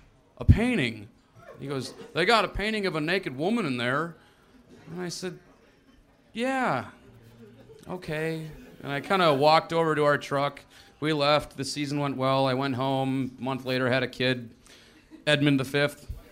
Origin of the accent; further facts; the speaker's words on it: Milwaukee, Wisconsin, United States; I'm from Milwaukee. I don't know people with money, even by Milwaukee standards.